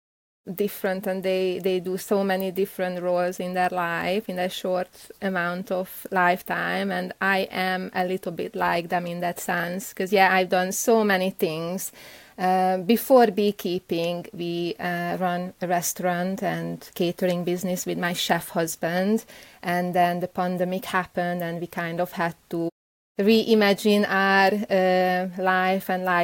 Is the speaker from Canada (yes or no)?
no; Budapest, Hungary; first language Hungarian; English is a second language; now in United Kingdom; I grew up in Eastern Europe in a country called Hungary, and I was born in Budapest. So my mother tongue is Hungarian. And even though I spent over 10 years in the UK, you still can hear this Eastern European root.